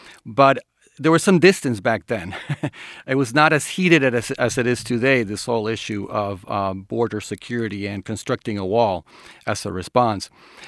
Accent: Caracas, Capital District, Venezuela; And I have experiences with walls because I grew up in Caracas

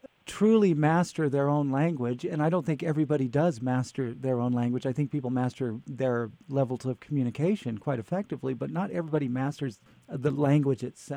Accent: Fresno, California, United States; because Fresno at the time, I'm from Fresno as well, as you know, was incredibly racist.

